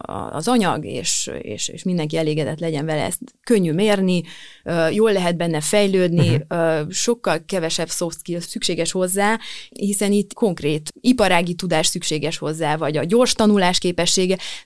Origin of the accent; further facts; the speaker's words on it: Romania; Az én történetem az Erdélyből indul, én Erdélyből származom, és az egyetemet ott végeztem, többek között, Kolozsváron.